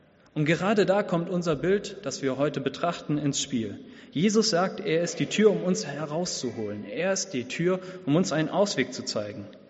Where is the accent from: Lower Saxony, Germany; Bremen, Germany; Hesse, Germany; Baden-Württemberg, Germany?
Bremen, Germany; Bremerhaven; Ich komme aus Bremerhaven.